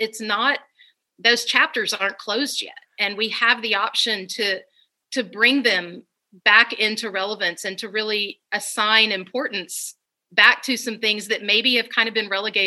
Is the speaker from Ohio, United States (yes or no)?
no; Texas, United States; Boston had a travel advisory and I'm from Texas and they didn't want Texans coming in.